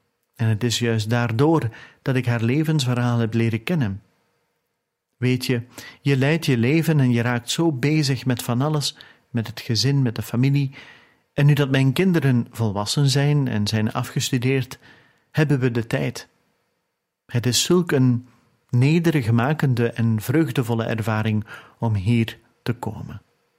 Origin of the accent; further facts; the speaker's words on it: Philippines; now in Las Vegas, United States; wij afkomstig zijn uit Las Vegas, Nevada. We zijn oorspronkelijk afkomstig uit de Filipijnen. We zijn daar beiden opgegroeid en zijn vervolgens verhuisd naar de Verenigde Staten.